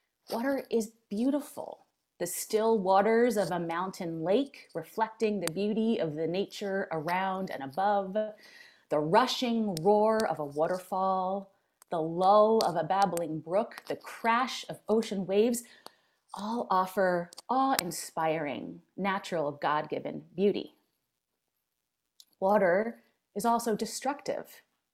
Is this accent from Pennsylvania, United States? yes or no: yes; Philadelphia, Pennsylvania, United States; accent: Philadelphia; as a native Philadelphian, if I slip into my native Philadelphia accent and talk about water, please don't let it distract you